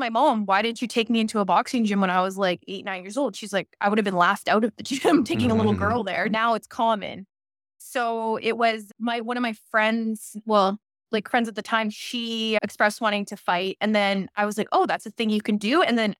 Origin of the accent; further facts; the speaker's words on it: Thunder Bay, Ontario, Canada; Like, where I'm from Thunder Bay, Ontario. It's the middle of nowhere, Canada.